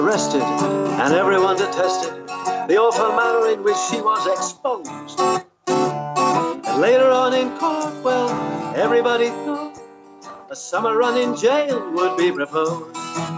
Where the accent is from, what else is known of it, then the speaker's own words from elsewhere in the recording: Wexford, Leinster, Ireland; I was brought up in Wexford, and we used to do salmon, at least mackerel fishing from the shore, and a bit of bass fishing when there were still bass in the sea.